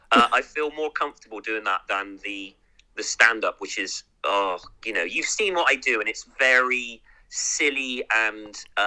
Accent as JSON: {"language": "English", "town": "Bristol", "region": "South West England", "country": "United Kingdom", "said": "and I am from Bristol"}